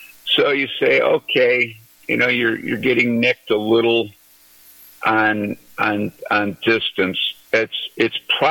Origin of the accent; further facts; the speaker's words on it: Holland, Michigan, United States; a private club I designed in my hometown of Holland.